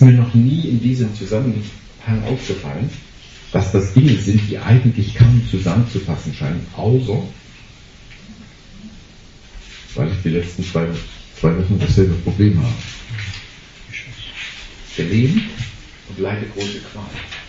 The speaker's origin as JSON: {"language": "German", "region": "Northern Germany", "country": "Germany", "said": "Das kann man hier als Norddeutscher nicht so richtig verstehen, weil wir nicht so eine Gastkultur haben."}